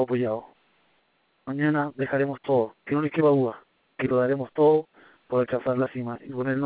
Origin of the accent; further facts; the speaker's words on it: La Ligua, Valparaíso, Chile; Como buenos liguanos, como buenos muchachos de la provincia de Petorca, de la región del Paraíso, y como buenos chilenos